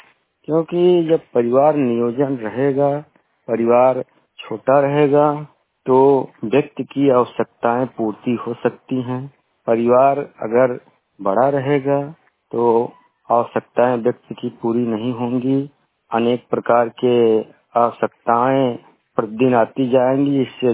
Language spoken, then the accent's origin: Hindi; Basti, Uttar Pradesh, India; मैं जनपद बस्ती के बस्ती सदर ब्लॉक का रहने वाला हूँ। मेरा उम्र है 40 इयर्स।